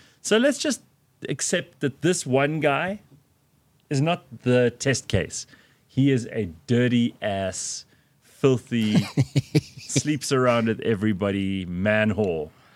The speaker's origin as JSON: {"language": "English", "country": "South Africa", "said": "One of the things I love about being South African, I'm so happy. Biltong."}